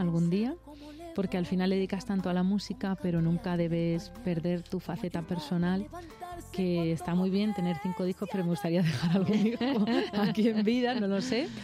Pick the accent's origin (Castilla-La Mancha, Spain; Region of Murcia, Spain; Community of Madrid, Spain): Castilla-La Mancha, Spain; Toledo; born there; Yo nací en Toledo